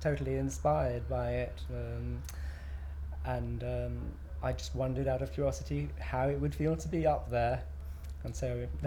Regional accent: London, United Kingdom; I was born on the 5th of August 1961 and I live in London. I'm from London.

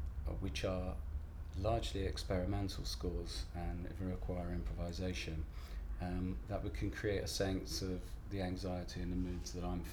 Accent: Bath, South West England, United Kingdom; I'm from Bath and I'm age 52.

